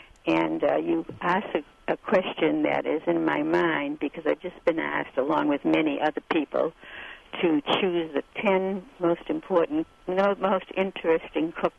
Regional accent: Boston, Massachusetts, United States; I grew up in Boston in a Jewish household, and so I went to the library at Cornell, which, of course, had everything

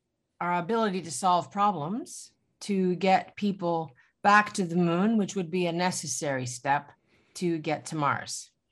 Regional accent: Greece; I grew up in Greece

